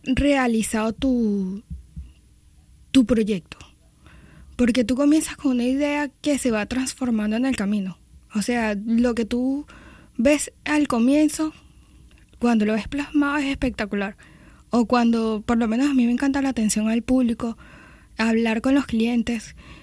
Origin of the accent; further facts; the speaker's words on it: Venezuela; por el lugar de donde vengo, ¿no? En Venezuela nos encanta emprender.